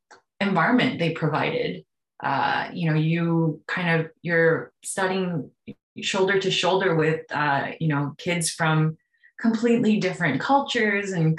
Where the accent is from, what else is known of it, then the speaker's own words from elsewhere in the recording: Japan; I think growing up in Japan, my mother always told me, you're American. And I actually only have US citizenship.